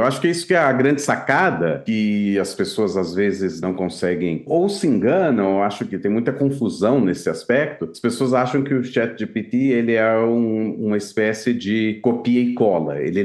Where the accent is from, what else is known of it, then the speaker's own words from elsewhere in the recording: Minas Gerais, Brazil; Que eu sei que eu posso falar, porque eu sou mineiro de pai e mãe, então eu posso falar muito bem como o mineiro fala.